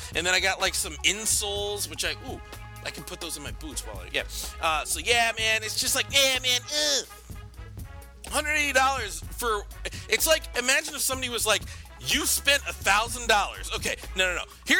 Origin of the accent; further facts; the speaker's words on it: Connecticut, United States; I grew up in Connecticut, so I have the right to say this is a horrible piece of shit of a place.